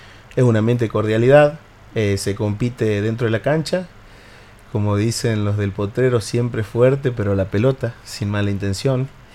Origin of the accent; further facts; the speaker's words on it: Pinto, Community of Madrid, Spain; Por ahí por mi tamaño creen que me dedico al rugby y le digo: no, soy de Pinto y he jugado